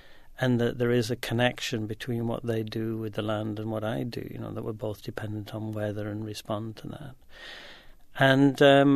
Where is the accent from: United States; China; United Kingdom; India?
United Kingdom; England; I'm Scottish, not Scottish, I'm English, and I'm an artist and living in a small Scottish village.